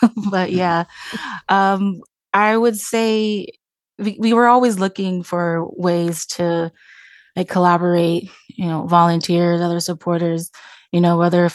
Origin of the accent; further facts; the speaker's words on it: San Diego, California, United States; I grew up in Southeastern San Diego, participating in parades